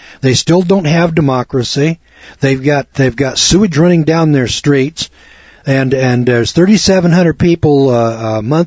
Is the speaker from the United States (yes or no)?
yes; United States; my common sense says to me as an American, it just makes more sense to go spend the money in New Orleans.